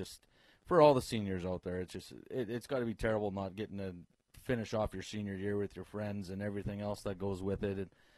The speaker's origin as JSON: {"language": "English", "country": "Canada", "said": "I'm Canadian"}